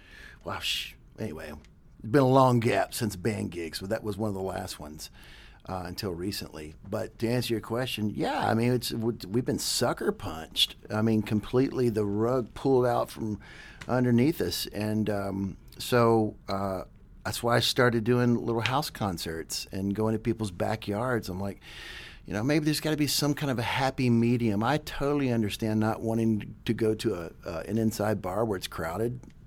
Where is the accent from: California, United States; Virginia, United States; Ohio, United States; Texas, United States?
Texas, United States; Dallas; Well, I was born and raised here in Dallas, but my father was a music minister.